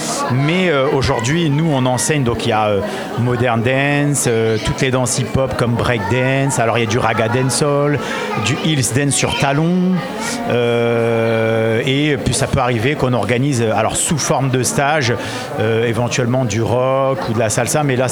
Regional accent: Amiens, Hauts-de-France, France; je suis originaire d'Amiens, j'ai grandi, ma maman à Étouvie, mon papa à Aménor

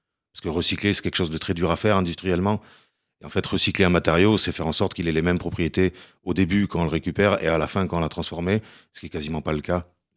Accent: Gardanne, Provence-Alpes-Côte d'Azur, France; à côté de chez moi, là où j'ai grandi, à Gardanne

